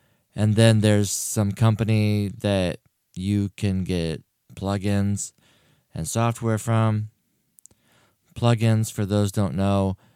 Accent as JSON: {"language": "English", "region": "Oregon", "country": "United States", "said": "By the way, we're from Oregon. We are in Oregon."}